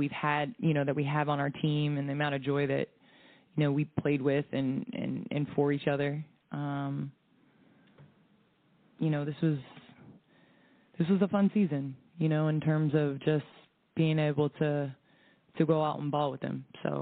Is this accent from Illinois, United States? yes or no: yes; Chicago, Illinois, United States; And, you know, Chicago always holds a special place in my heart, you know. Being a Chicagoan is special. Being from here is special.